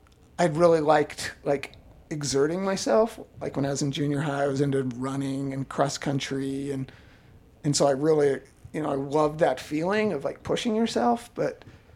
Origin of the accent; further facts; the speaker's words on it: Utah, United States; so I could go up into the hills and like the mountains behind where I grew up and down in Utah County.